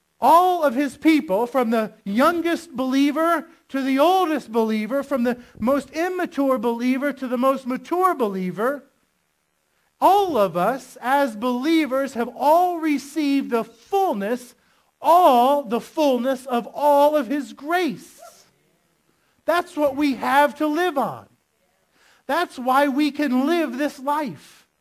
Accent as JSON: {"language": "English", "region": "Florida", "country": "United States"}